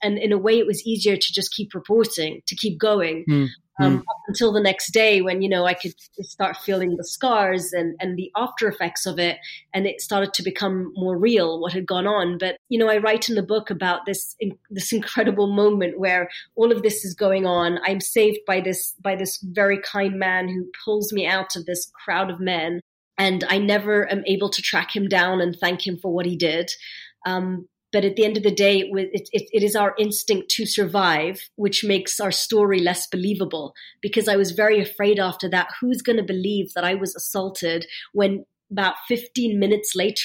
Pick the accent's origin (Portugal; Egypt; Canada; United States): Egypt; I'd grown up in a world in Egypt where no one would mention the president's name, let alone talk about him